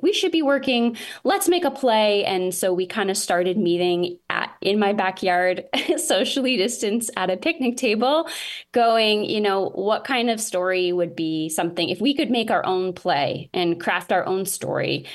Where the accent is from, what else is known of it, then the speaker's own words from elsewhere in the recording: Kingston, Ontario, Canada; also born or lived in Toronto; I do teach in Kingston, and I'm from Kingston originally, but I spent most of my like young, you know, university and about 10 years after that in Toronto. So I just moved back in the pandemic.